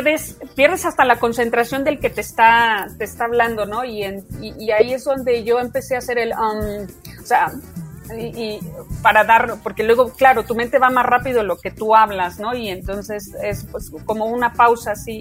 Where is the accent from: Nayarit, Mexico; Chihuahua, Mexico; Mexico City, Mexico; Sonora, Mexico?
Mexico City, Mexico; no tengo acento, soy chilanguísima, me salí 2 años de mi pueblo, de acá de la Ciudad de México a Estados Unidos, a Boston, pero nada más.